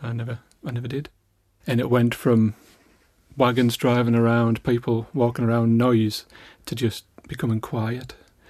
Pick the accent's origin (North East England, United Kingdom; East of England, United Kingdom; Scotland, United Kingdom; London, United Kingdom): North East England, United Kingdom; Horden; I grew up in Hordon, which is just on the Durham Coast. It was the largest mine in Europe, and it was a nice place to be, to be honest, just lovely.